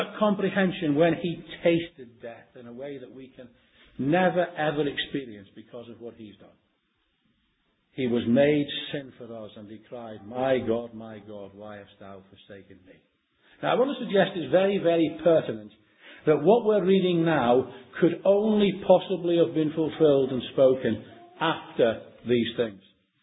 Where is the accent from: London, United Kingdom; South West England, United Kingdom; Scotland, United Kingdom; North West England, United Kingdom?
North West England, United Kingdom; Liverpool; accent: Liverpool; my Liverpoolian accent, I can't pronounce the word myrrh.